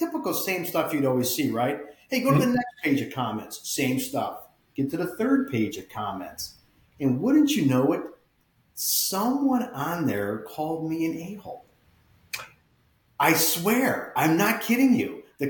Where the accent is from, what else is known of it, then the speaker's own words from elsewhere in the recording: New York, United States; I'm from New York, which is even now, you know, kind of compounds everything, right?